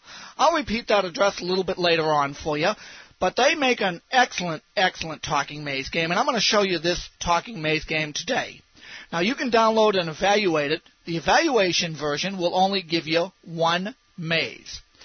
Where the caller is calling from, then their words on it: Sacramento, California, United States; I'm reporting from Main Menu once again from a very warm Sacramento, California.